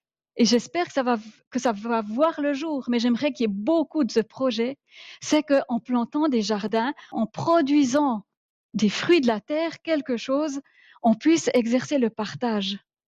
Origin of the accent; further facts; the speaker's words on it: Switzerland; C'est parce qu'en tant que Suisse, on est riche.